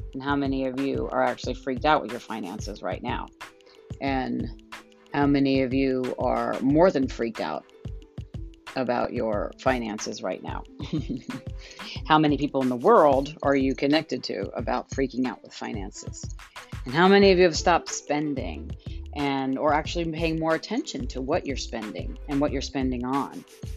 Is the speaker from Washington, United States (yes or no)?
no; New York, United States; And I grew up in New York